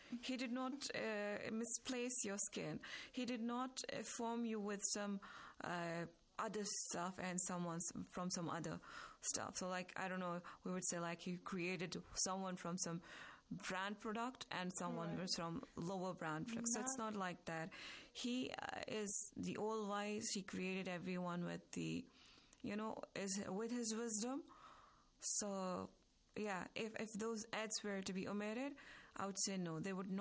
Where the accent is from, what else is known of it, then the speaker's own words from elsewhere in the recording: Jammu and Kashmir, India; English is a second language; now in Qom, Iran; I am from Indian Administrative Kashmir, and I've been living in Qom for some 10 years